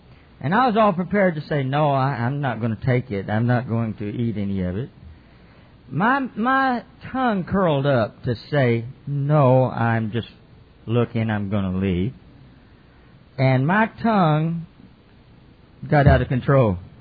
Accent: the South, United States; I'm from the South, but you know, you can't tell.

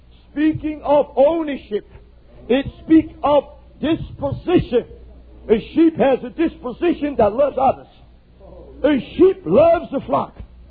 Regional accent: Idaho, United States; I'm from Idaho, and we have a lot of sheep ranches up there.

